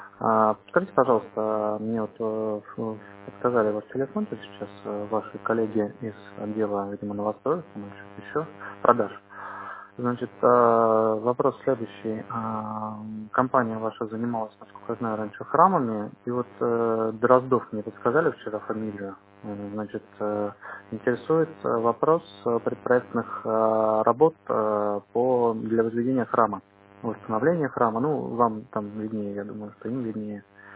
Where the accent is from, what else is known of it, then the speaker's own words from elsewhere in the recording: Lomonosov, Saint Petersburg, Russia; Я из Ломоносова, Петергофа.